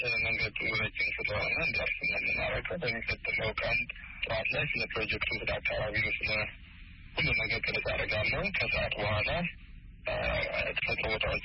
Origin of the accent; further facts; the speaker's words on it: Addis Ababa, Ethiopia; also born or lived in Debre Markos, Amhara; በስምንት ዓመቴ ወደ አዲስ አበባ ወንድሞች አመጡኝ የተሻለ ትምህርት እንድማር እና ከ14 ዓመት በኋላ ነው ወደ ገጠር የተመለስኩት።